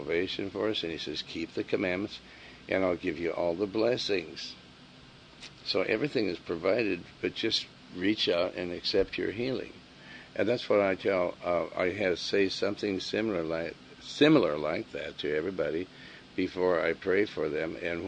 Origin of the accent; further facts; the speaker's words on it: Billings, Montana, United States; also born or lived in Helena / Lewistown; Billings, Montana is one of my hometown. I've lived there in Helena and Lewistown, and Windham, Montana, where it's near Great Falls.